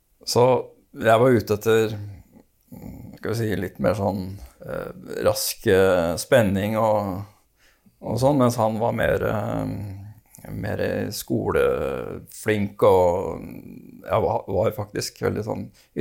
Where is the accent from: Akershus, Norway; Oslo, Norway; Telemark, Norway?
Oslo, Norway; Først ble jeg født opp på Skeibanen, på Grefsen. Og så flyttet jeg inn i den gule høyblokka på Fyrstikkbakken. Jeg må ha vært i 70 eller 71. Mm. Og så flyttet vi kort tid etterpå til Vollegata på Santhanshaugen.